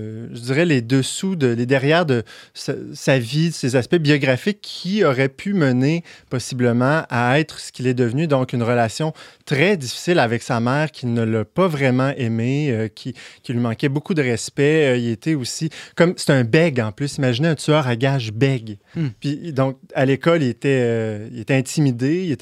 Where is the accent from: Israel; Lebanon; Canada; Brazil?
Canada; Val-Bélair, Quebec; Je viens de Val-Bélair, hein, CP.